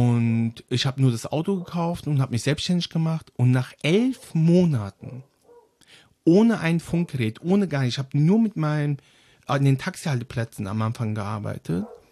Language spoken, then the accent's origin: German; Frankfurt am Main, Hesse, Germany; Also noch vor Deutschland und vor der Türkei ist Frankfurt am Main meine Heimat.